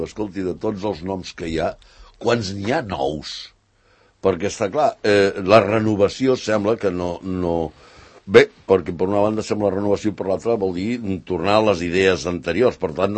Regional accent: Catalonia, Spain

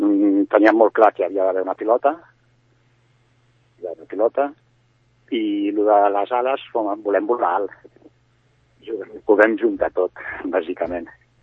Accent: Barcelona, Catalonia, Spain; Jo sóc català, de Barcelona.

